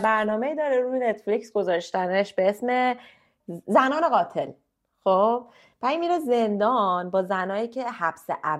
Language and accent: Persian; Iran; moved away; من وقتی که از ایران اومدم بیرون اوایلش خیلی دوستای خارجکیم به هم میگفتن تو چقدر گارد میگیری